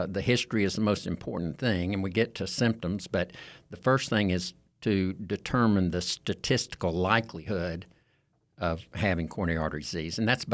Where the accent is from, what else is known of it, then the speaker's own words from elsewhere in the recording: Shreveport, Louisiana, United States; I did most of my training here in town. I grew up in Shreveport. I trained at what was then LSU Medical Center, and I've been in private practice since 1987.